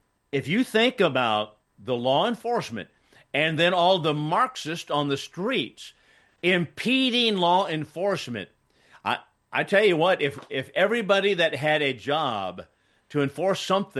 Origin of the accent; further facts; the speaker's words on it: Arizona, United States; when Arizona, my home state, said, we're not going to make Martin Luther King Day a holiday in Arizona.